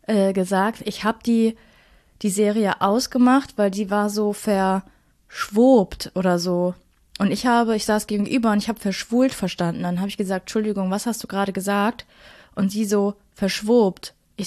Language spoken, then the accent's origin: German; Duisburg, North Rhine-Westphalia, Germany; Ich bin in Duisburg groß geworden